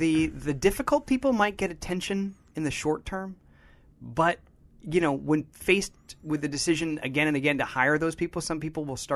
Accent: New Hampshire, United States; See, I'm from New Hampshire, and so our city is Boston.

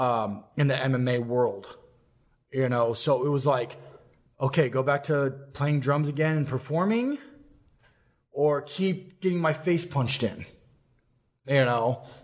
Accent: Lompoc, California, United States; now in San Luis Obispo, United States; I kind of wanted to be back closer to home because I'm from Lompoc, which is about an hour away.

